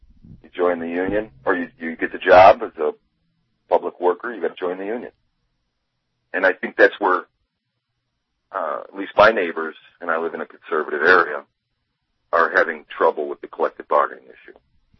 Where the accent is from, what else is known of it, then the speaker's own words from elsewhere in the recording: Wisconsin, United States; I'm from Wisconsin. I live in Wisconsin.